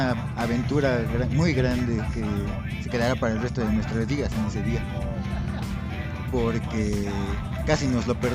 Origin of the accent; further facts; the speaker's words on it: Mexico City, Mexico; yo soy un originario de la Ciudad de México, de Tláhuac, exactamente, muy cerca de donde vives tú. Y pues con la misma edad, 23 años, actualmente estudiando ingeniería